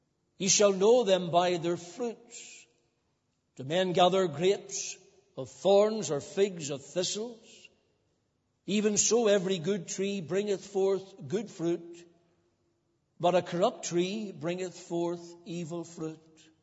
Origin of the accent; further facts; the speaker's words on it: Cookstown, Northern Ireland, United Kingdom; my hometown in Cookstown always had what was called a civic week.